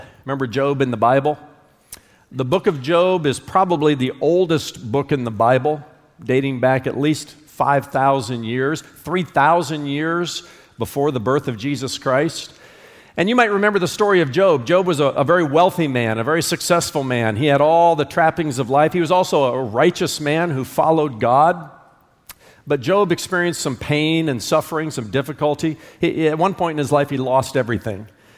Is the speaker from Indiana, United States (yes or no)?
yes; Indiana, United States; Well, I grew up in Indiana, so you can imagine my keen interest in a story that I heard about a cemetery that was located somewhere in the Hoosier State.